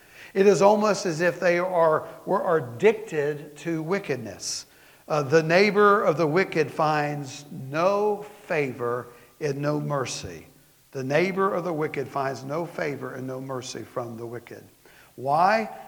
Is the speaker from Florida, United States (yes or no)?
yes; Florida, United States; We had a dog growing up in Florida that learned that real quick one day.